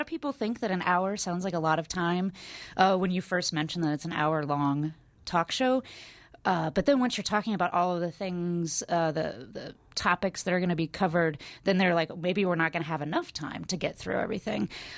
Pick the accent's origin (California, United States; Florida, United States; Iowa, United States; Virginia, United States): Iowa, United States; Council Bluffs; I mean, I grew up in Council Bluffs, and so my sister went to the University of Nebraska at Omaha.